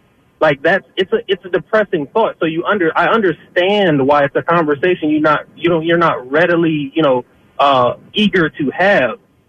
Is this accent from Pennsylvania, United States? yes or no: yes; Philadelphia, Pennsylvania, United States; I'm 25 years old, born and raised in Philadelphia. I was born in North Philadelphia.